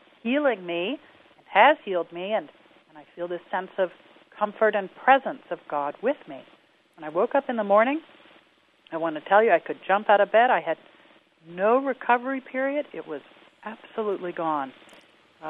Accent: Midwest, United States; now in Nashville, United States; I had the privilege of growing up all over the Midwest. but we've been in Nashville, Tennessee now for, I guess almost 28 years.

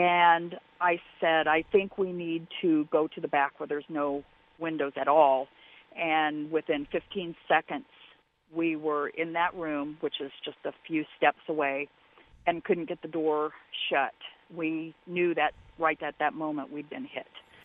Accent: Gifford, Illinois, United States; born there; I was born in Gifford

